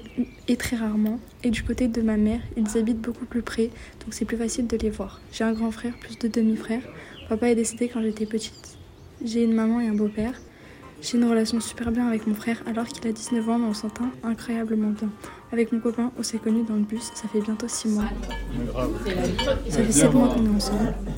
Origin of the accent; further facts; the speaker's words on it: Oust, Occitanie, France; also born or lived in Die; Je suis née à Die, mais j'ai toujours habité à Oust.